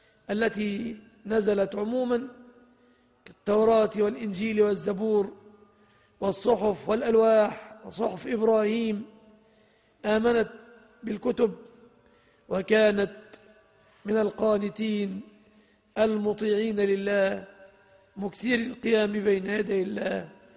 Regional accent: Egypt; وعن بلادنا مصر أيضا نسأل الله أن يزيح عنها الهم

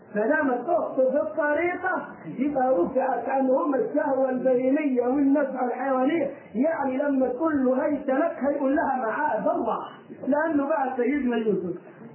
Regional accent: Egypt; الجماعة اللي بيعملوا الموارد عندنا في مصر للأولياء حاسبين التواريخ مضبوط

